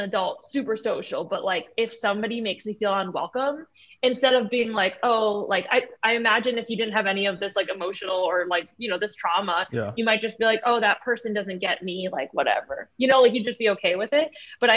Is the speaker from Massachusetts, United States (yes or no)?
yes; Massachusetts, United States; Yeah, so I grew up in a small town 30 minutes south of Boston. It was 98.5% white, Irish, Italian, Catholic town.